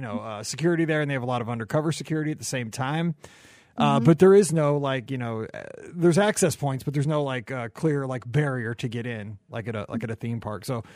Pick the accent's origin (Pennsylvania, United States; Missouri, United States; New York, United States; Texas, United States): Missouri, United States; I'm from Missouri, and I really don't want to no offense against Nebraska